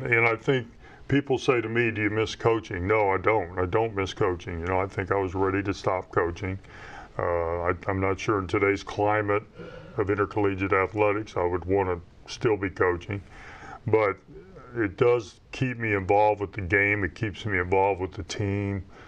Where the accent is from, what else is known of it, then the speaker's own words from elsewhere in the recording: Sedalia, Missouri, United States; I grew up in Sedalia, so we moved to Sedalia